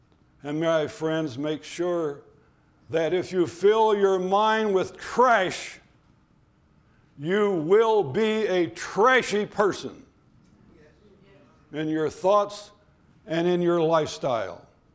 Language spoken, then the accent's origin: English; Dayton, Ohio, United States; I was a young boy, a young lad growing up in Dayton, Ohio.